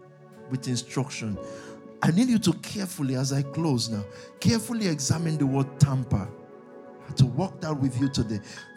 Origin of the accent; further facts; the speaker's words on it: Nigeria; Let me be clear. I'm African. I'm Nigerian second. I'm African first.